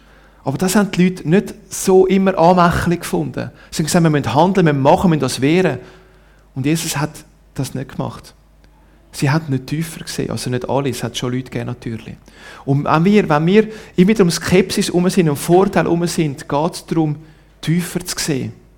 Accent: Ticino, Switzerland; Und klar, wenn man mich hört reden, sagt, du bist ein Zürcher. Aber ich bin ein Tessiner und sage dann, hey, du kannst schon zu Zürich sagen, was du willst, ich bin Tessiner, häng's, oder?

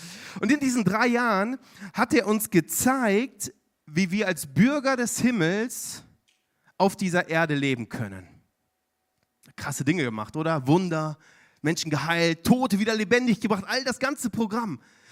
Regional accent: Bielefeld, North Rhine-Westphalia, Germany; Ich komme aus Bielefeld und Bielefeld ist einer der, wie soll ich sagen, der hässlichsten Städte in Deutschland.

